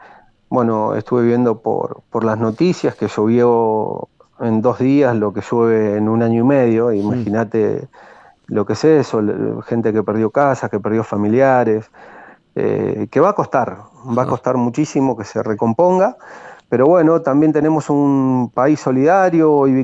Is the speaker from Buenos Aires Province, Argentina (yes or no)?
yes; Coronel Dorrego, Buenos Aires Province, Argentina; estando en un pueblo, yo soy de Coronel Dorrego, todo el mundo lo sabe